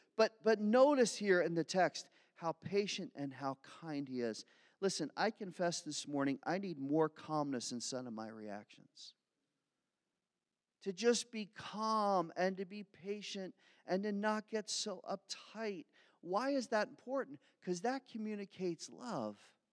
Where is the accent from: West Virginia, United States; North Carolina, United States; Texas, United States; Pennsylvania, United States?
Pennsylvania, United States; Philadelphia; born there; I was born in Philly. Soft answer is not my DNA.